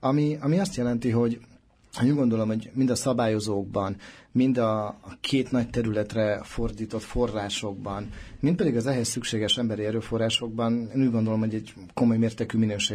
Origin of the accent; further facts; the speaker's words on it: Zala, Hungary; Én egy 34 éves olácigány családból származó, Zalából érkező roma fiatalember vagyok.